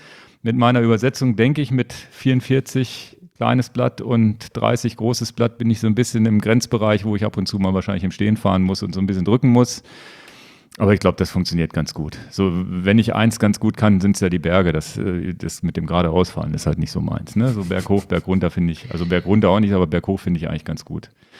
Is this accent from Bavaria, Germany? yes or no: no; Lower Saxony, Germany; als Niedersachse